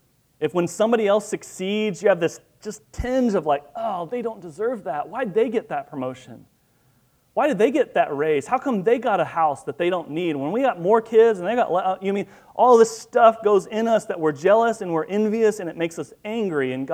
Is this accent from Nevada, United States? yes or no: no; Kansas, United States; My mom, we grew up in Southwest Kansas where you had the dial telephone, right, and we had a CB.